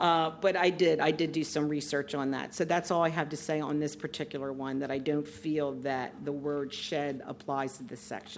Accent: Wilmington, Delaware, United States; I'm from Wilmington.

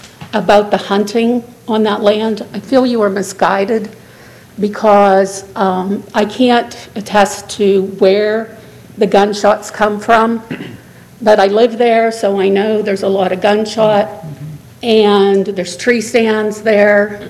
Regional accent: Independence, United States; and I'm from Independence.

